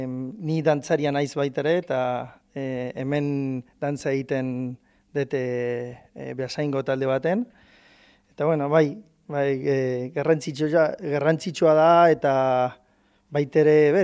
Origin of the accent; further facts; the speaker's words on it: Bahía Blanca, Buenos Aires Province, Argentina; Basque is a second language; Baia Blancakoa, Buenos Airestik 700 kilometrok hegoaldea.